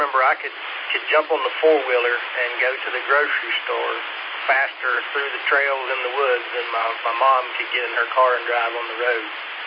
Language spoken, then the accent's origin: English; United States; I grew up in Clay County, and, you know, our family property backs up to an old reclaimed Union carbide mine.